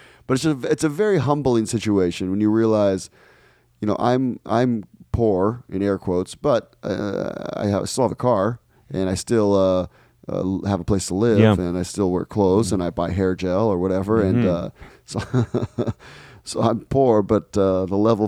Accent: Ecuador; I grew up in Ecuador, so poverty doesn't really, I shouldn't say it doesn't affect me, but I'm used to it and that's part of life.

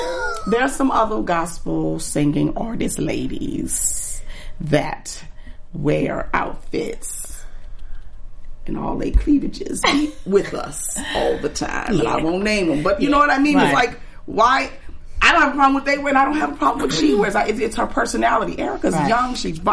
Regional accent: New Orleans, Louisiana, United States; First, he had a problem that I was going back to New Orleans. I'm from New Orleans. Are you kidding me?

